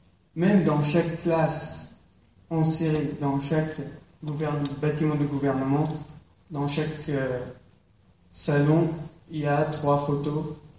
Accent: Daraa, Daraa Governorate, Syria; Je viens de Dera, tout au sud de la Syrie, la ville qui a déclenché la révolution syrienne.

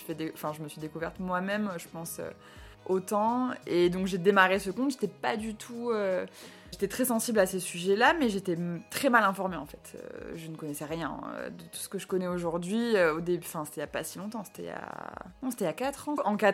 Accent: Aix-en-Provence, Provence-Alpes-Côte d'Azur, France; now in Avignon, France; j'habite à Avignon du coup depuis un an et demi. Je viens d'Aix à la base, Aix-en-Provence, et maintenant j'habite ici

